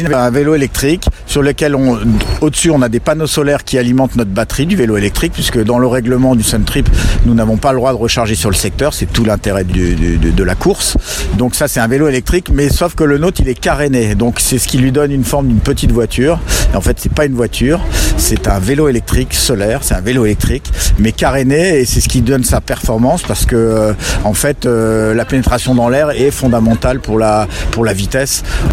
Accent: Auvergne-Rhône-Alpes, France; J'habite entre la Normandie et Paris, voilà, mais je suis originaire de Haute-Savoie.

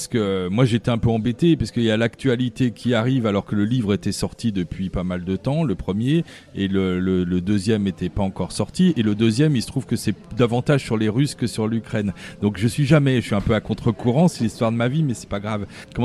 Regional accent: Lyon, Auvergne-Rhône-Alpes, France; moi je suis lyonnais et je resterai.

